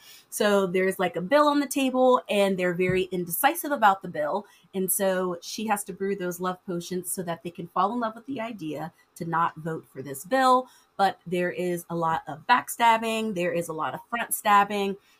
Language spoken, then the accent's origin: English; Florida, United States; And I live in Florida. I'm born and raised in Florida.